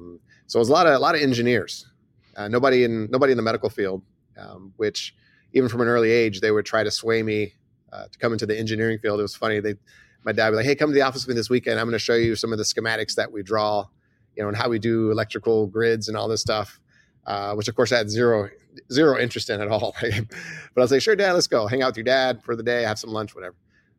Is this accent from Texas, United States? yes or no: yes; Houston, Texas, United States; Yeah, I was born and raised in Houston, Texas. Kind of lower middle class.